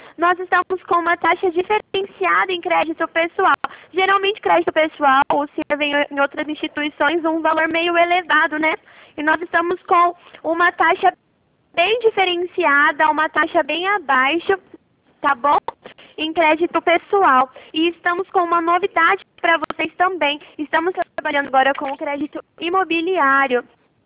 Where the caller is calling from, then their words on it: Maringá, Paraná, Brazil; Não, a gente fica em Maringá. A gente atende toda a região do Paraná.